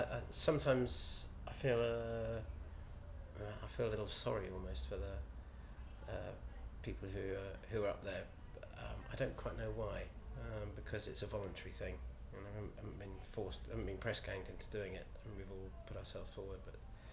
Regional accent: Lewes, South East England, United Kingdom; I'm 49 and I'm from Lewes in East Sussex.

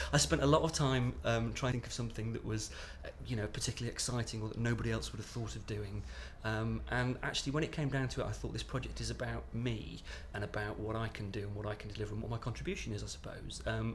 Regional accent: Eccleshall, West Midlands, United Kingdom; My date of birth is the 28th of March 1977 and I'm from Eccleshall in Staffordshire.

